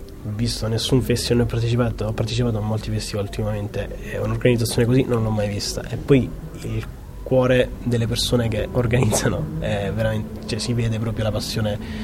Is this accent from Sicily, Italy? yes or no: yes; Pantelleria, Sicily, Italy; perché io sono siciliano, vengo dalla Pantelleria